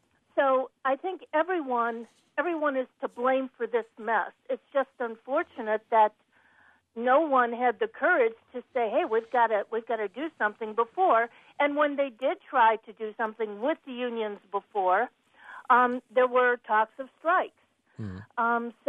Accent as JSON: {"language": "English", "town": "Detroit", "region": "Michigan", "country": "United States", "tie": "born or raised there", "lives_now": "Neoga, United States", "said": "I was born and raised in Detroit"}